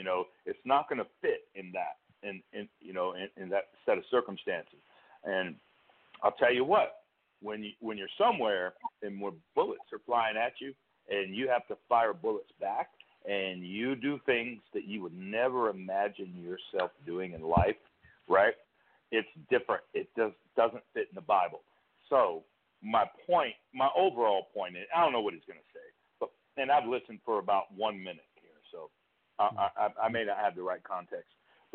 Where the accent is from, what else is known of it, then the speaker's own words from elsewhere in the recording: Cleveland, Ohio, United States; I'm from Cleveland, Ohio.